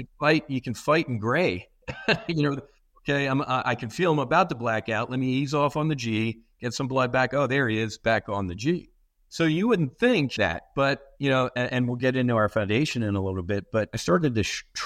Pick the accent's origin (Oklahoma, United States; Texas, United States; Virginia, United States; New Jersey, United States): New Jersey, United States; also born or lived in South Philadelphia; I was raised in South Jersey, South Philadelphia, Irish Catholic family, kind of a lower middle class family, didn't have a ton of money, six kids.